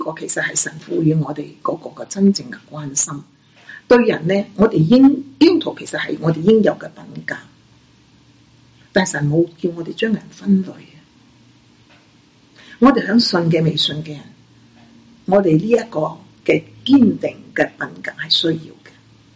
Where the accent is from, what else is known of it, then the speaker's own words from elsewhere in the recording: Guangdong, China; 我们中国人即是广东人特别好好的，就是见人讲人话，见鬼讲鬼话，随风摆，看风使利。